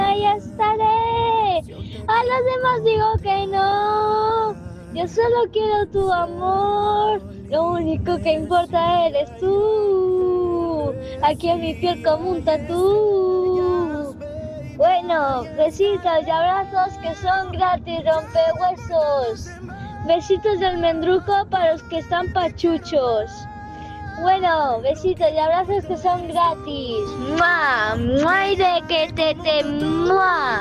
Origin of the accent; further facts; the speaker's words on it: Vinaròs, Valencian Community, Spain; de Vinaroz.